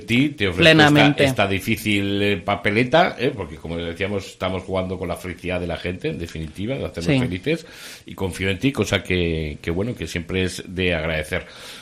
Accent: Tudela, Navarre, Spain; Tudela tiene que ser un referente de la cultura de la Ribera, ¿no? Yo creo que, bueno, somos la capital de la Ribera

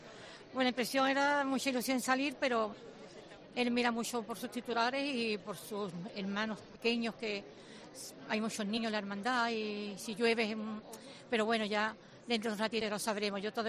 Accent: Seville, Andalusia, Spain; Sí, yo vivo aquí en Triana, sí, sí, llevo ya 56 años en Triana. Yo vengo de la parte de la Macarena y aquí llevo el tiempo que llevo de casada.

